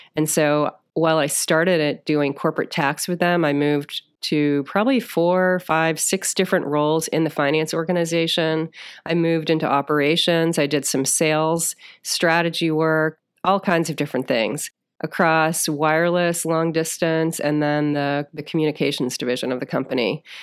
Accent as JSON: {"language": "English", "region": "Massachusetts", "country": "United States", "tie": "born or raised there", "said": "Well, I grew up in Massachusetts, a little bit north of Boston."}